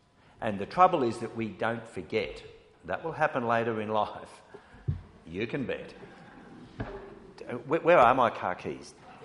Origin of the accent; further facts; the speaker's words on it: Australia; We belong to our nation, our nation as a whole, not just the national church, but we are Australian.